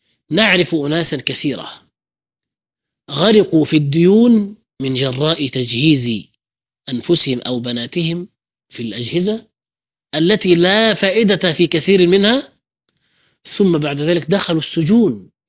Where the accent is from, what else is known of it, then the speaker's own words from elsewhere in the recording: Egypt; ممكن نلغي كثيرا من التجديدات التي في مراسم الزواج عندنا في مصر